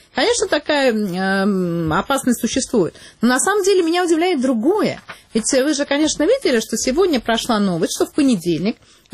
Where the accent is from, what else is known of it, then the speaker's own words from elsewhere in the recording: Saint Petersburg, Russia; я, так как я из Питера, я вот лучше знаю про Питер.